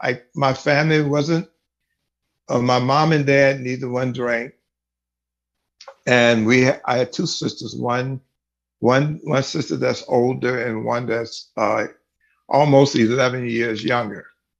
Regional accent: Galveston, Texas, United States; And I grew up in the oldest city in the state of Texas. I grew up in Galveston, Texas. During those days, I grew up in the days before there was desegregation.

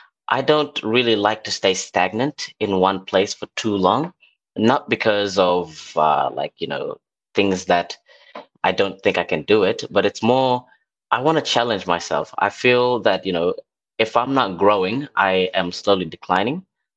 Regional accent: Melbourne, Victoria, Australia; now in Canberra, Australia; When I came here from Melbourne, people were like, Canberra, just you wait, Canberra, it's pretty cold.

